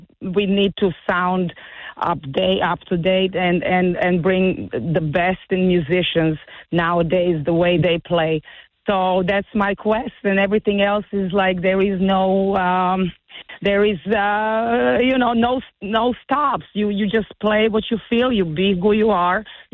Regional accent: Serbia; Although I grew up in Serbia, this is my DNA.

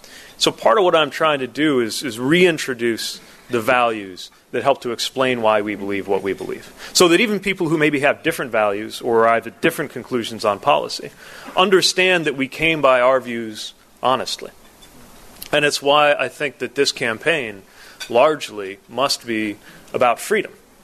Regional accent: Indiana, United States; Now, I come from Indiana as a Democrat.

